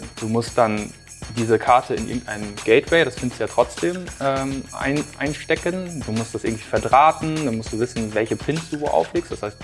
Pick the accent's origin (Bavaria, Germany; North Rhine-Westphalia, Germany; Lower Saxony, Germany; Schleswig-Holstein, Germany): Lower Saxony, Germany; moved away as an adult; ich komme eigentlich gebürtig aus dem Emsland, das heißt eigentlich Landei, aber mittlerweile schon seit 20 Jahren quasi in NRW unterwegs, bin in Köln studiert